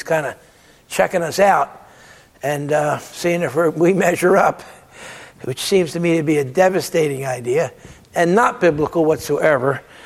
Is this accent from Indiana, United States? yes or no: no; Pennsauken, New Jersey, United States; As a brand new Christian growing up in Pensauca, New Jersey, a 21-year-old, I listened to family radio